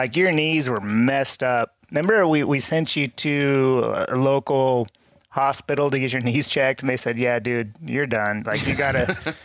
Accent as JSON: {"language": "English", "region": "California", "country": "United States", "tie": "born or raised there", "lives_now": "Boise, United States", "said": "I grew up in California, but I live in Boise now."}